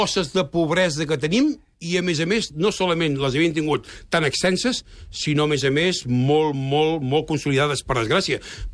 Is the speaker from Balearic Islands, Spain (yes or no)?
no; Catalonia, Spain; és que no en tenen ni puta idea de com som els catalans, no?